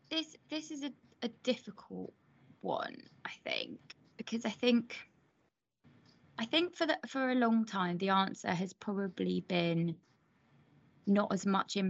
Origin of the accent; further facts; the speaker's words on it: Portsmouth, South East England, United Kingdom; I grew up in Portsmouth and sat on Youth Parliament